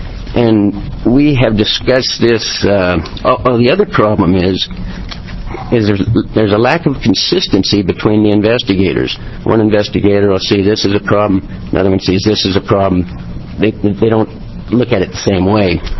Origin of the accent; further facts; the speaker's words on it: Medford, Oregon, United States; I'm from Medford.